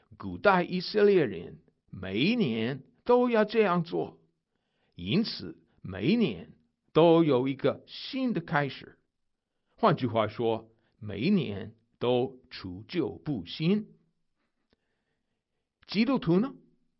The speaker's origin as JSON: {"language": "Chinese", "country": "United States", "second_language": "Chinese", "said": "身为美国人的我，23岁的时候才开始学中文的。"}